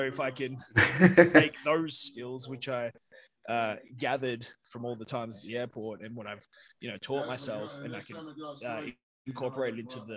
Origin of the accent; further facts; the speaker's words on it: Australia; I'm Australian. Why would I say it like that?